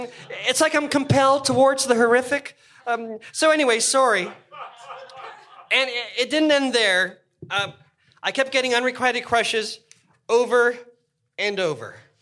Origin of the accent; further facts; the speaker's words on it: Toronto, Ontario, Canada; I grew up in Toronto